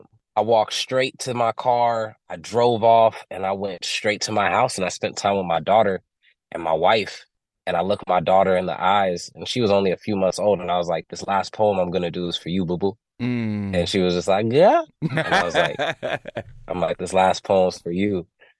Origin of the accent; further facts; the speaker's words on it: Stockton, California, United States; from growing up in Southeast Side Stockton in the hood to the woes and difficulties there